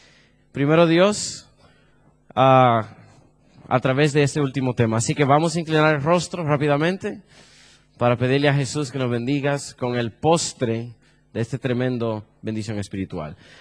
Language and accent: Spanish; Miami, Florida, United States; born there; Yo nací en Miami, mi abuelita vive en Miami